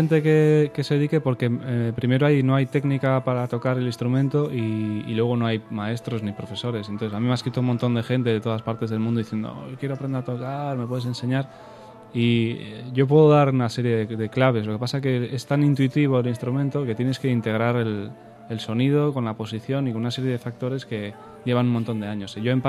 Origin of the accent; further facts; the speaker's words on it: Galicia, Spain; also born or lived in Basque Country; Yo tocaba en aquel entonces en algunos proyectos de música en Galicia, porque yo soy vasco de nacimiento, pero adoptado en Galicia por parte paterna. O sea, que he estado media vida en un sitio y media en otra.